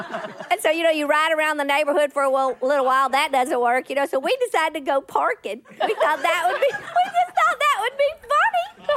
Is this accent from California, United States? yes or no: no; Tennessee, United States; He's living in Los Angeles, and we're from Tennessee, so we like it like this.